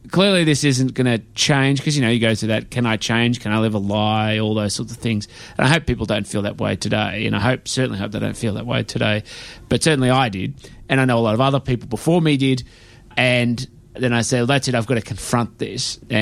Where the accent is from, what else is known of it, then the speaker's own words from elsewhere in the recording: Mount Martha, Victoria, Australia; I grew up in, a few places, but for the most part, sort of like from about the age of seven on the Mornington Peninsula, in a place called Mount Martha